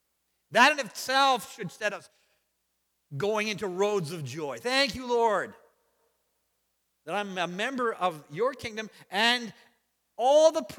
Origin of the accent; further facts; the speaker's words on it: Canada; Yes, I am Canadian. That is my earthly citizenship.